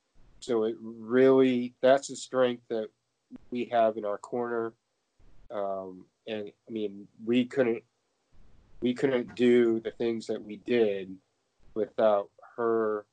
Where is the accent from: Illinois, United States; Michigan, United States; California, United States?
Michigan, United States; Detroit; I was born in Detroit, raised in Michigan.